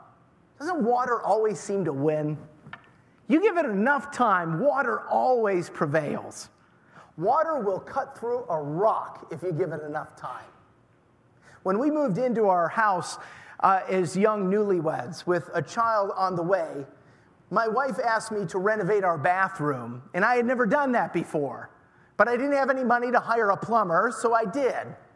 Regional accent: New York, United States; I grew up in Western New York, close to the city, and I had never gone hunting up until the age of 12 or 13. When my parents were divorced, we moved south of Buffalo into the country

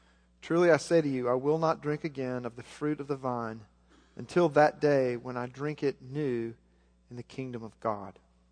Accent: Arkansas, United States; Growing up in Arkansas, that's something people used to say before a big storm would come.

